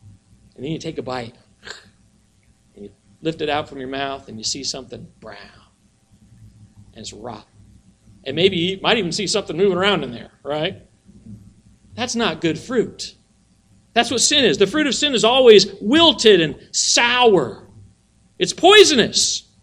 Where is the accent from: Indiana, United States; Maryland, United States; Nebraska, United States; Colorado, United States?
Colorado, United States; there was a tree in our backyard when I was growing up in Colorado